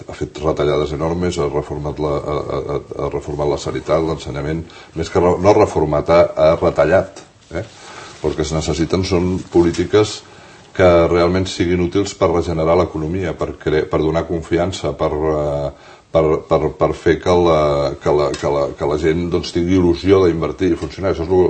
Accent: Catalonia, Spain; jo sóc tan català com vostè i vull seguir sent espanyol. I jo, que he nascut espanyol, que he sigut espanyol sempre.

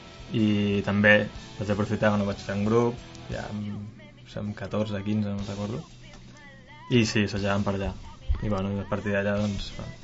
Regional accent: Sant Cugat, Catalonia, Spain; vaig començar de petit aquí a Sant Cugat, a Casa de Cultura del Triangle.

